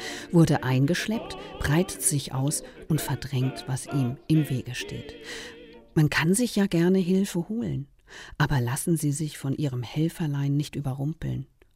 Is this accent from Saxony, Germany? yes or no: no; Mainz, Rhineland-Palatinate, Germany; Von Tirol über das schwedische Designlabor von Husqvarna geht es in meine Heimatstadt Mainz.